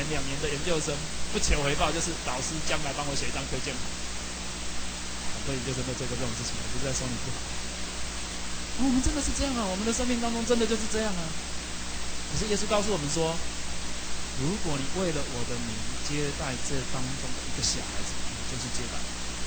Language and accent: Chinese; Taiwan; 举一个例子，我们台湾人感受都很深刻。